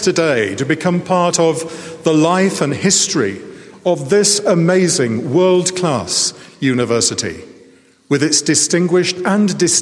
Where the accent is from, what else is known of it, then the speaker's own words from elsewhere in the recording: England, United Kingdom; As an Englishman, we don't use the word commencement.